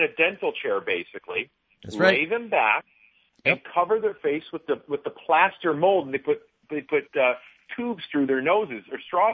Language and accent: English; Chicago, Illinois, United States; I mean, well, being growing up in Chicago, and he just had the Blackhawk.